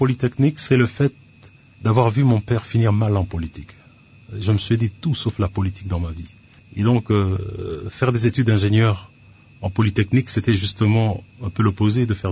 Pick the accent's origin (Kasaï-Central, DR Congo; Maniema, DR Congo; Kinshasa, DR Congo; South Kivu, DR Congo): Kinshasa, DR Congo; Parce que Kin, on a grandi à Kin.